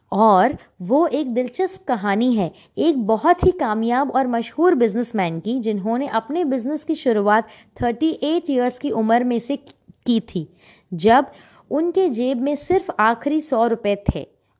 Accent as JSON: {"language": "Hindi", "country": "India", "said": "मैं इंडिया से हूँ और ये पाकिस्तान से।"}